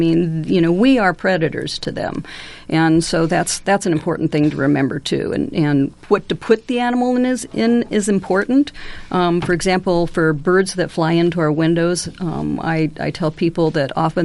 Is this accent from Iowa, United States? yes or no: yes; Ames, Iowa, United States; I was born and raised here in Ames, and so was my dad.